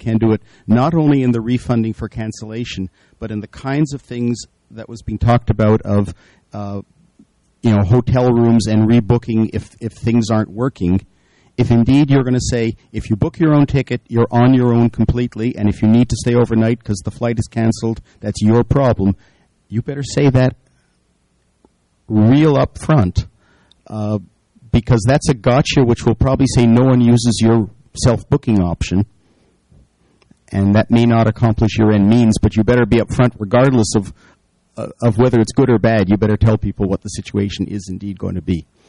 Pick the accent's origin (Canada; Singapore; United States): Canada; even though I come from Canada, my debit card doesn't work here for some reason